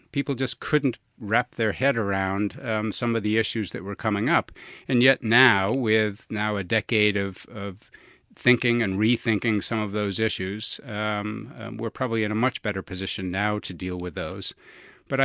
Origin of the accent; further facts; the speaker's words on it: Boston, Massachusetts, United States; as you know, in New England, there are people growing up in Boston who are lake people and look north, and there are, there's ocean people who look south, and we were one of those lake families.